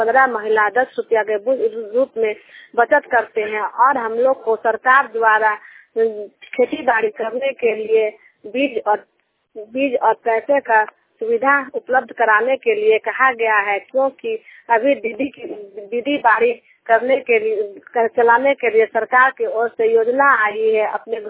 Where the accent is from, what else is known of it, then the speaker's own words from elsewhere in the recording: Ranchi, Jharkhand, India; रांची झारखंड से।